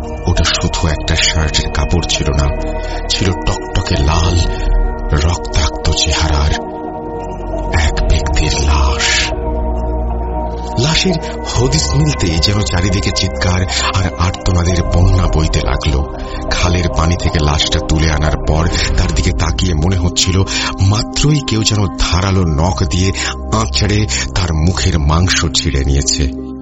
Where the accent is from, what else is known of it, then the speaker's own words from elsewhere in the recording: Muradnagar, Chittagong Division, Bangladesh; তানভীর ভাই এবং আমার গ্রামের বাড়ি একই এলাকায়, অর্থাৎ কুমিল্লা জেলার মুরাদনগর থানার পাহাড়পুর ইউনিয়নে পাঁচ পুকুরিয়া গ্রামে।